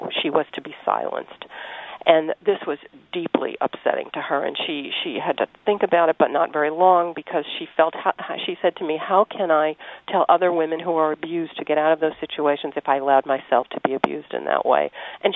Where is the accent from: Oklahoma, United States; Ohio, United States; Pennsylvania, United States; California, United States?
Pennsylvania, United States; Scranton; moved away as an adult; now in New York, United States; And then in my early 20s, I moved to New York from Scranton, Pennsylvania, where I grew up. And I came back home to visit my mom in Scranton one weekend